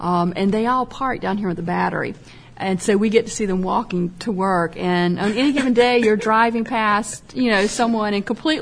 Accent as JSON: {"language": "English", "region": "South Carolina", "country": "United States", "said": "But yeah, I'm from the from South Carolina, but up close to Myrtle Beach and kind of the rural section, right."}